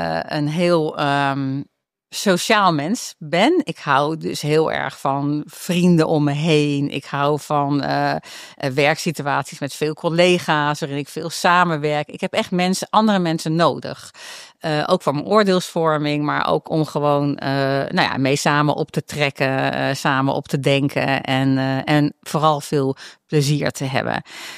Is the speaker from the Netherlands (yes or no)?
yes; North Holland, Netherlands; Ik kom uit het Gooi. Dus dat zou je niet zeggen. Maar mijn moeder is hier wel geboren. Dus mijn moeders familie kwam uit Rotterdam.